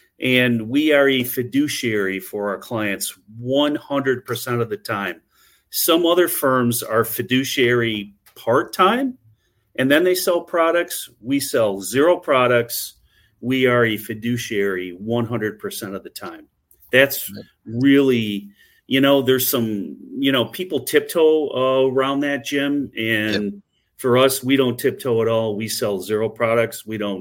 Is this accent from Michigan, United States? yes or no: yes; Michigan, United States; now in Southwest Florida, United States; I've lived in Southwest Florida for 6 years now, and I'm originally from Michigan.